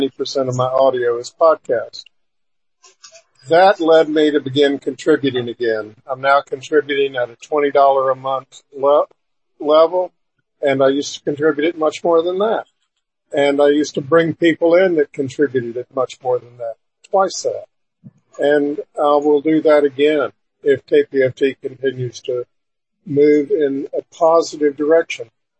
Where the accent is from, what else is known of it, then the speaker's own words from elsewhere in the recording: Liberty, Texas, United States; from Liberty.